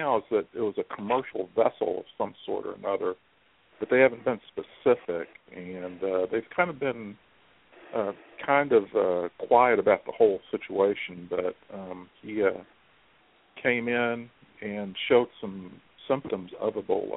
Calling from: Missouri, United States; Hi, I'm calling from Missouri.

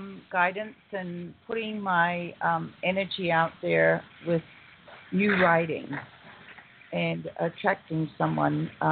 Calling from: California, United States; And I'm calling from the San Bernardino Mountains.

